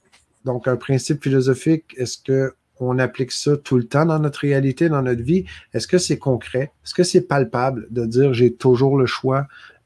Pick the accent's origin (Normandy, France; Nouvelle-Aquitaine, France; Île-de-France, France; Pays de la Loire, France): Nouvelle-Aquitaine, France; Donc, je suis de Charente.